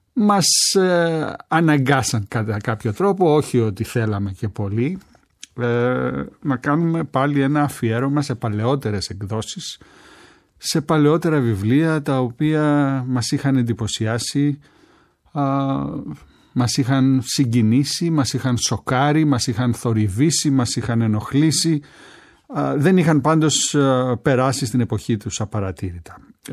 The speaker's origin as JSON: {"language": "Greek", "town": "Rethymno", "region": "Crete", "country": "Greece", "tie": "born or raised there", "said": "στην Κρήτη, την πατρίδα μου, έχω γεννηθεί στο Ρέθυμνο"}